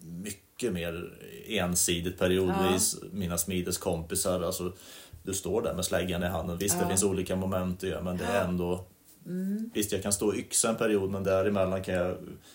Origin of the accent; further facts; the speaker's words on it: Hagfors, Värmland, Sweden; also born or lived in Karlstad / Dalarna; Jag är född i Hagfors. Eller ja, Karlstad, men vi bodde i Hagfors.